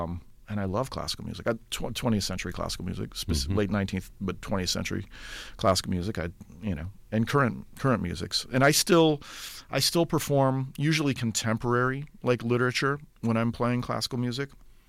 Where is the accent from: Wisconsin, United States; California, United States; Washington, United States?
Wisconsin, United States; Racine; also born or lived in Kenosha; growing up in Racine and Kenosha, the music programs, they're still very strong, but they were incredibly strong when I was growing up in the 70s and 80s.